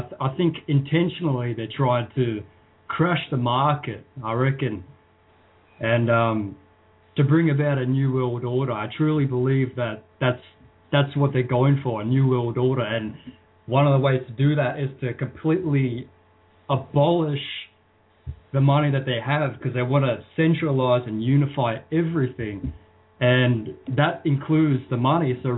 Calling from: Australia; Even here in Australia, I'm calling here from Australia

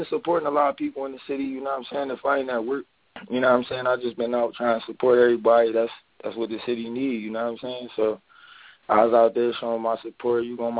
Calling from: Philadelphia, Pennsylvania, United States; West Philly.

